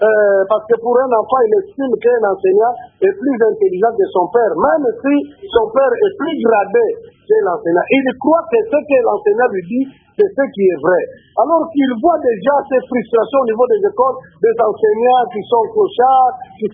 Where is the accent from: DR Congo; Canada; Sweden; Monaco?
DR Congo; now in Angola; Chez nous au Congo, n'importe qui peut avoir le certificat de naissance, de résidence